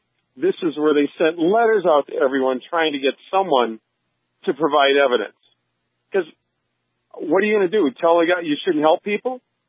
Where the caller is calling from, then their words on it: Wisconsin Dells, Wisconsin, United States; Wisconsin Dells.